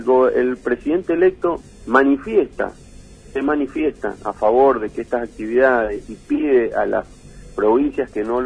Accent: Mendoza, Argentina; nosotros somos mendocinos, somos empresarios mendocinos

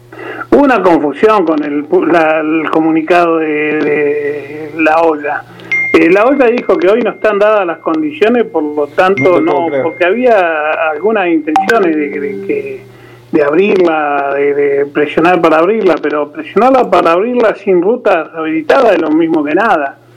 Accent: Patagonia, Argentina; born there; Yo siempre dije que yo soy patagónico de nacimiento

